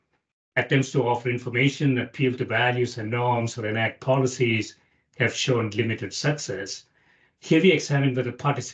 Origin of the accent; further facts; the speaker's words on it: India; now in United States; When I was growing up in India, we used to debate a lot. This was in the, you know, in the 70s and 80s.